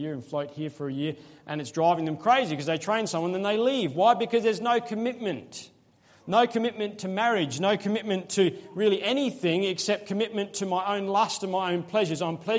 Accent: Adelaide, South Australia, Australia; God began to burden my heart seriously about Adelaide and my home state.

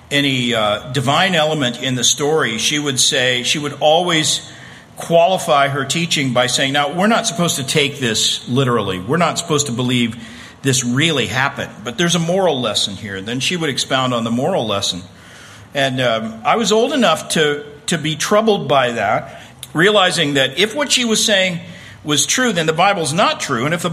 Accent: Oklahoma, United States; I grew up in Oklahoma and grew up going to Sunday school every Sunday of my life

